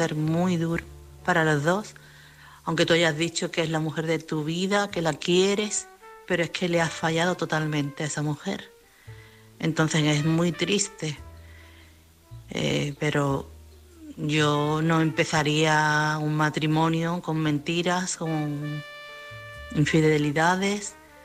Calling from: Chiclana de la Frontera, Andalusia, Spain; de Chiclana.

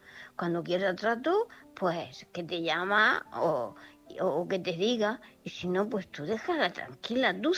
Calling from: Murcia, Region of Murcia, Spain; de Murcia.

